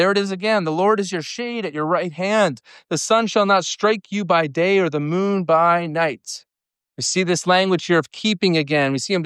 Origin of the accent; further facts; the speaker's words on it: Newfoundland and Labrador, Canada; now in Toronto, Canada; when I moved to Toronto from Newfoundland, of course, we don't get a lot of hot sun in Newfoundland.